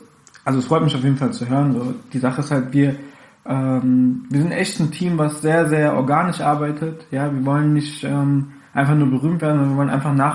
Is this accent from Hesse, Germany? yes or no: yes; Frankfurt, Hesse, Germany; Ich bin aus Frankfurt, born and raised hier. Ich bin in der Nordi aufgewachsen. Berühmt-berüchtigtes Viertel, ne?